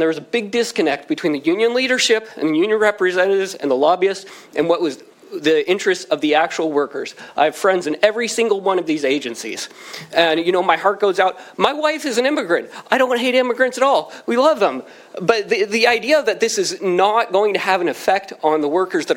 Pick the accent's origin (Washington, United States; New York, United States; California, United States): Washington, United States; Gig Harbor; I'm from Gig Harbor.